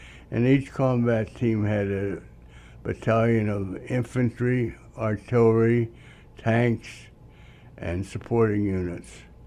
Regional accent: Pittsburgh, Pennsylvania, United States; now in Battle Creek, United States; but we're from Pittsburgh, Pennsylvania.

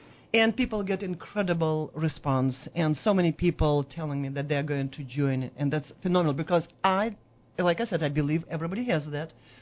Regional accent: Russia; English is a second language; I'm from Russia, as you heard.

